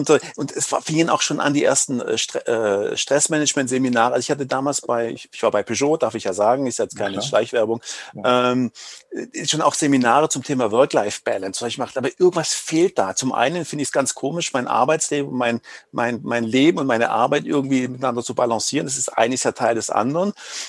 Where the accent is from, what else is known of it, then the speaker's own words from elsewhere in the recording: Baden-Württemberg, Germany; Also wie man es hört, ich komme aus dem Schwäbischen.